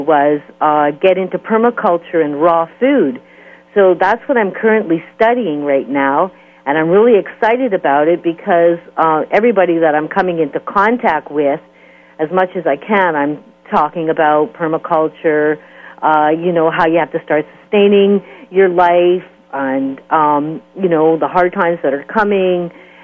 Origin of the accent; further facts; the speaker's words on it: Canada; And I'm Canadian